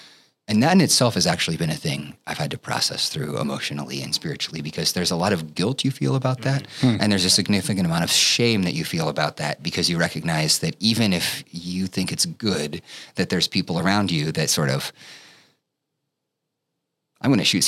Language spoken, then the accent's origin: English; Nebraska, United States; You know, growing up in Nebraska, it's great to come back to the state